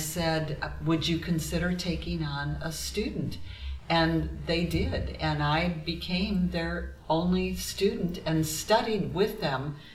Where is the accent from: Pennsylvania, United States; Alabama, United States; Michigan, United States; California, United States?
Michigan, United States; Well, originally, we're both from Michigan.